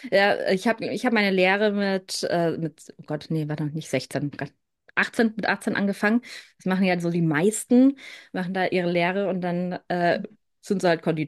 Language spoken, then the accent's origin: German; Munich, Bavaria, Germany; Ich komme aus München ursprünglich, also so ein bisschen bayerisch, aber meine Eltern aus Hessen. Deshalb spreche ich eigentlich nichts. Halt Hochdeutsch.